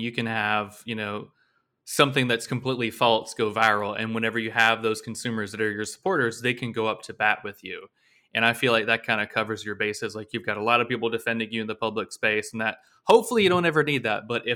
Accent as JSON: {"language": "English", "town": "Blountstown", "region": "Florida", "country": "United States", "tie": "born or raised there", "said": "Yeah, when we would drive from Bluntstown to Tallahassee, I grew up in Bluntstown, and every time we would go to Tallahassee"}